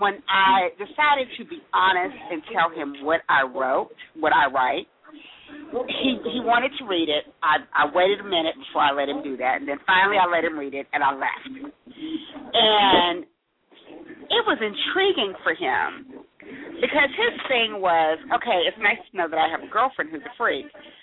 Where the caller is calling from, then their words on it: Texas, United States; I'm calling from Texas.